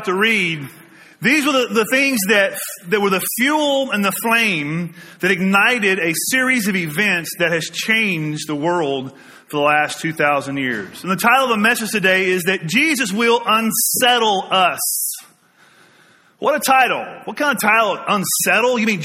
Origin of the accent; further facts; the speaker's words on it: the South, United States; Growing up in the South, we've had donkeys.